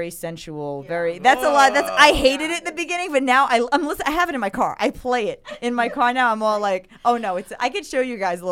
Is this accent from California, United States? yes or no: no; Bronx, New York, United States; Being half Mexican, half Irish, I mean, but I was the only Mexican growing up in the Bronx.